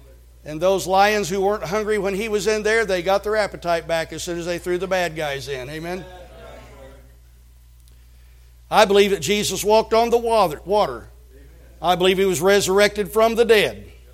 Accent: Indiana, United States; I grew up in Indiana and I loved basketball.

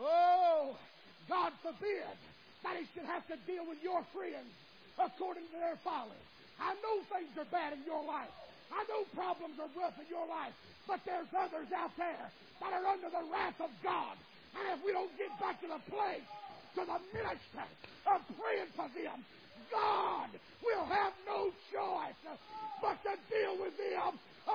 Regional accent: Alabama, United States; I'll be honest with you, I'm from Alabama. I'm scared death of tornadoes.

